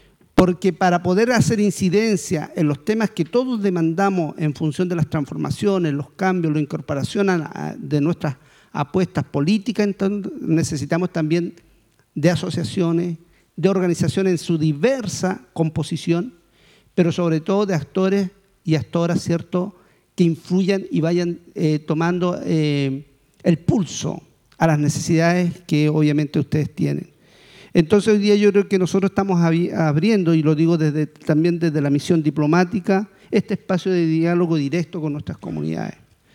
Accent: Chile; Uno de los temas que siempre nosotros como chilenos

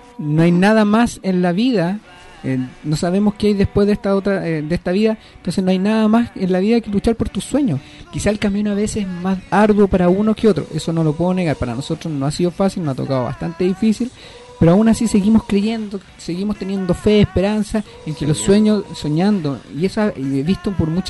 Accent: Chile; A nosotros a veces como chilenos nos cuesta un poco.

